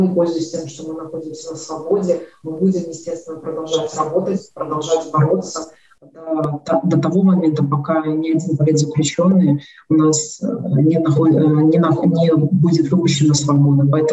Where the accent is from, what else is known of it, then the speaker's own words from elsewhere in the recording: Belarus; Сейчас мы с гордостью говорим о том, что мы белорусы.